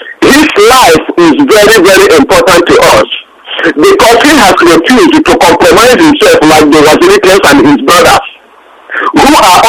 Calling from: Toronto, Ontario, Canada; I'm calling from Toronto here in Canada.

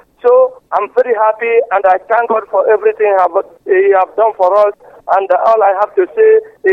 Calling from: Cotonou, Littoral, Benin; I'm calling from Benin Republic, precisely Cotonou.

